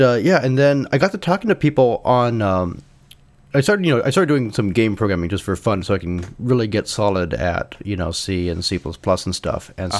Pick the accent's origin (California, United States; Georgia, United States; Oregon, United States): California, United States; now in San Francisco, United States; I'm from SoCal, and I live now in San Francisco.